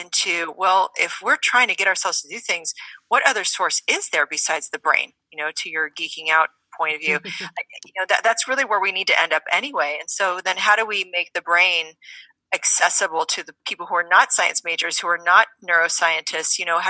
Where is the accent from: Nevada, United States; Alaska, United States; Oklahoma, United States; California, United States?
Oklahoma, United States; I grew up in Oklahoma and my backstory is that I was a fast food junkie for most of my young adult life.